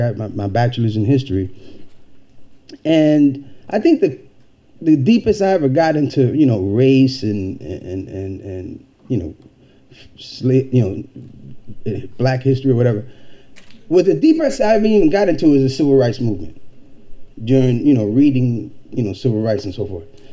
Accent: Harlem, New York, United States; moved away; I was born in Harlem. And I have been away for 30 years. And tomorrow they're going to take me to Harlem to see where I, you know, grew up and some of the places.

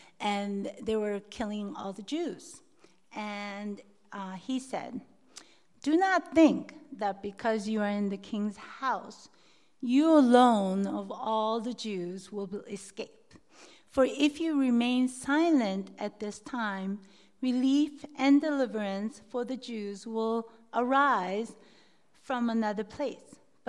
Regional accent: South Korea; English is a second language; now in United States; My family and I immigrated here over 40 years ago, and I didn't speak much English, but I learned quickly.

